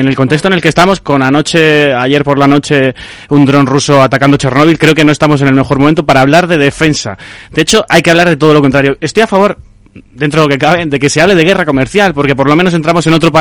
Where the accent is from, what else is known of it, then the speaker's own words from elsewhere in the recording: Andalusia, Spain; si quiere ir de candidata en Andalucía, mi tierra, creo que tenemos un problema serio